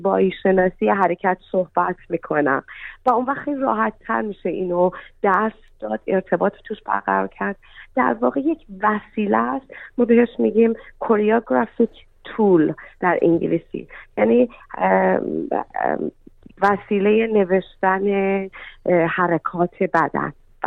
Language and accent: Persian; Iran; moved away as an adult; now in Australia; وقتی که از ایران اومدم بیرون و اومدم استرالیا